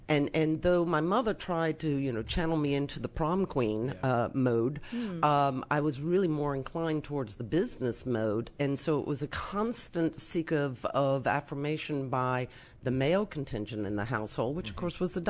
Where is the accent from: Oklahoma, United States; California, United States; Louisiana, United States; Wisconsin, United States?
Louisiana, United States; New Orleans; also born or lived in Charlotte, North Carolina; I grew up in New Orleans and then North Carolina, Charlotte, mm-hmm. North Carolina.